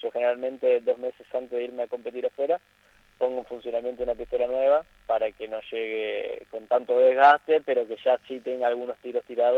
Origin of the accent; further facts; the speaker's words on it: Rafaela, Santa Fe, Argentina; somos, bueno, yo de Rafaela